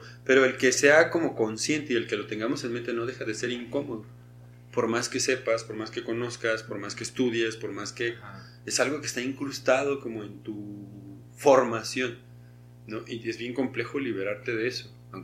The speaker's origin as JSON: {"language": "Spanish", "country": "Mexico", "said": "en mi concepción así como hombre mexicano"}